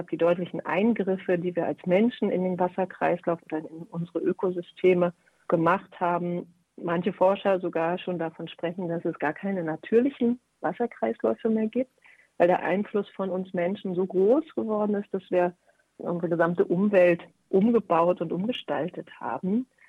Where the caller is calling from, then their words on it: Berlin, Germany; ich bin ja aus Berlin hier zugeschaltet